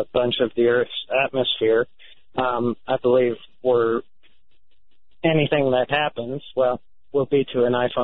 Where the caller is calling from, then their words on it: North Carolina, United States; I'm calling from North Carolina